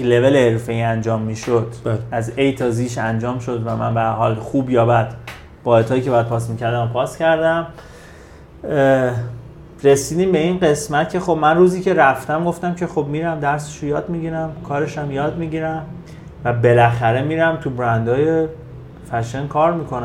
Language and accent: Persian; Iran; also born or lived in Malaysia; در کشور مالزی هم که باز نقطه مثبت من تواناییامون این بود که به عنوان یک خارجی جایگاه خوبی داشتیم به عنوان یک ایرانی